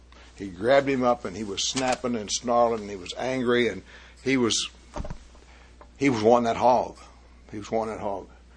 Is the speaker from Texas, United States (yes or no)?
yes; Texas, United States; born or raised there